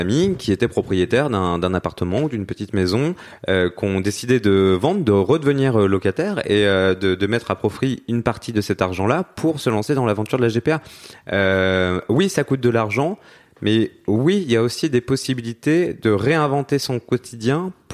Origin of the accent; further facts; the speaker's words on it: France; En tant que bon petit français, on est en perte de repère